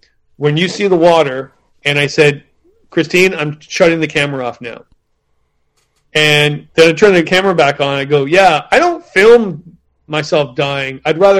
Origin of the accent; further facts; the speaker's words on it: Ontario, Canada; I'm from Ontario.